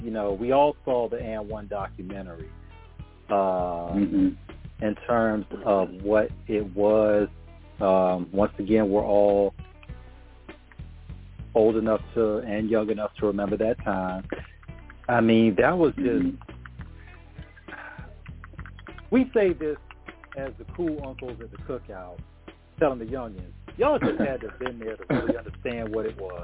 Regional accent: Virginia, United States; You know, when we look at Iverson, shout out to him representing my hometown, Hampton Roads, Virginia.

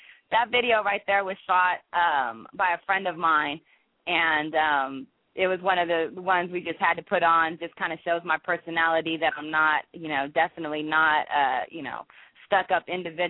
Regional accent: Los Angeles, California, United States; now in Atlanta, United States; I'm from California, Los Angeles. That's where, you know, my roots are

